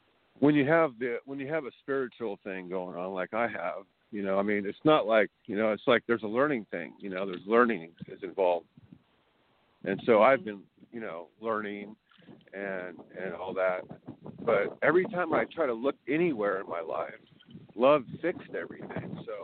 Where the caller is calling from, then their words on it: California, United States; I'm calling from California.